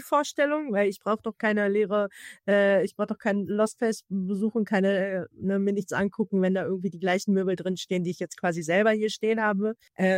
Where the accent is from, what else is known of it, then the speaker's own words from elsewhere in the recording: North Rhine-Westphalia, Germany; Also ich komme ja aus dem Ruhrpott.